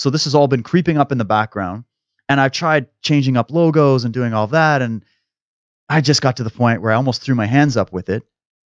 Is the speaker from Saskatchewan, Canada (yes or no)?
yes; Saskatchewan, Canada; And I'm a, well, I came from Saskatchewan, so I came from Farmville in a way.